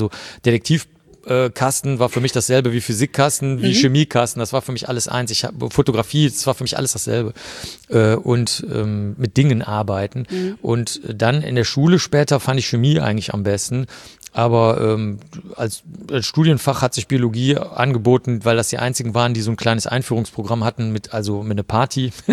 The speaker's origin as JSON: {"language": "German", "town": "Cologne", "region": "North Rhine-Westphalia", "country": "Germany", "tie": "born or raised there", "said": "Ich bin in Köln aufgewachsen."}